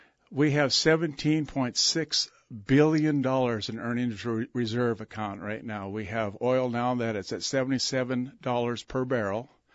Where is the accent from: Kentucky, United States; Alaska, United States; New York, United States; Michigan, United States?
Alaska, United States; Petersburg; I'm from Petersburg, Alaska. I was born and raised there, and my father was born in Wrangell.